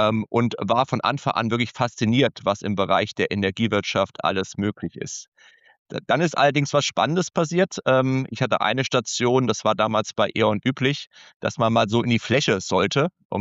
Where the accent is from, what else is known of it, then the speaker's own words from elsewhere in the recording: Saarland, Germany; moved away as an adult; also born or lived in Nuremberg; Ich bin gebürtiger Saarländer, habe dort den ersten Teil meines Lebens verbracht und habe dann ganz klassisch Betriebswirtschaftslehre studiert, bin dafür nach Nürnberg, nach Bayern gegangen